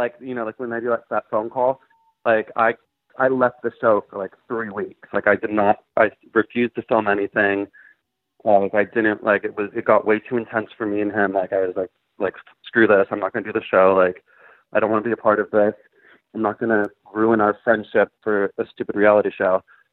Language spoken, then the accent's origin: English; Sonoma, California, United States; now in Los Angeles, United States; Originally, I'm from Sonoma, which is wine country in Northern California.